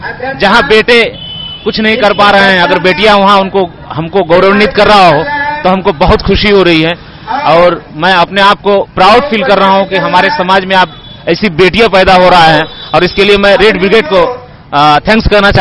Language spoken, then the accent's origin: Hindi; West Bengal, India; now in Marda, India; मैं रहने वाला तो पश्चिम बंगाल का हूँ लेकिन ये मर्दा मेरा कर्मभूमि है, यहाँ मैं विगत 30 वर्षों से हूँ।